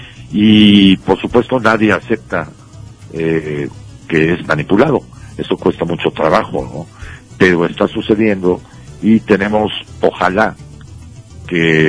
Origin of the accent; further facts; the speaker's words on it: Mexico; hay una división ahí que nos hace mucho daño como mexicanos